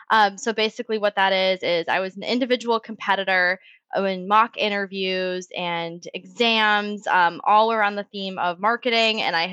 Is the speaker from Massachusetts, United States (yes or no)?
yes; Massachusetts, United States; Yeah, I grew up in the North Shore of Massachusetts. So for anyone not from Massachusetts, that is basically anything 15 minutes or more north of Boston up to the Maine or New Hampshire border.